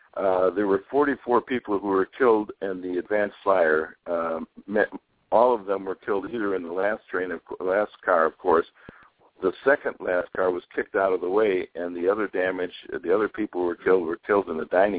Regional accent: Naperville, Illinois, United States; also born or lived in Aurora; And I was born in October 1946, and Naperville didn't have a hospital at that time. Edwards Hospital was a tuberculosis sanitarium. So I was born in St. Charles Hospital in Aurora

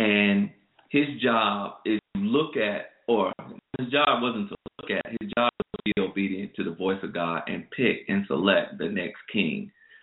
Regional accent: Georgia, United States; because I'm from Georgia, so we're going to plant peaches.

